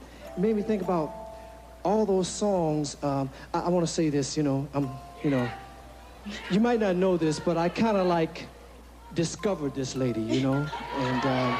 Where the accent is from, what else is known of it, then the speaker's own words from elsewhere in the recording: Detroit, Michigan, United States; made me think about when we were growing up in Detroit